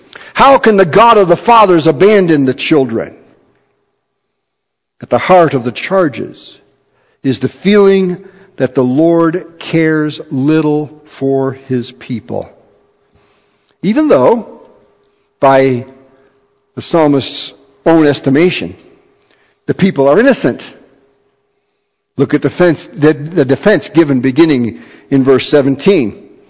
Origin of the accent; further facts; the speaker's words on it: Chicago, Illinois, United States; I grew up in the Chicago area, and State Street in Chicago was home to a number of magnificent department stores